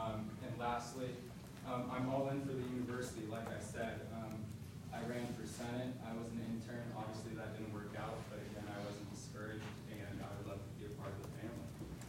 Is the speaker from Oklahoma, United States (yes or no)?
no; Las Vegas, Nevada, United States; Like I said, born and raised in Vegas